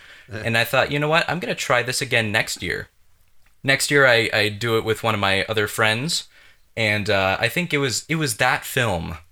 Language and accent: English; Iowa, United States; I'm based still out of Central Iowa, where my hometown is.